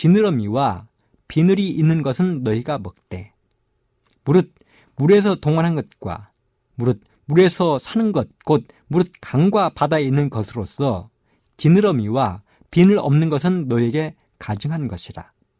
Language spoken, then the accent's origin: Korean; South Korea; 어릴 적 저는 섬진강가에 살면서 여름이면 꽤 많은 고기들을 잡았습니다.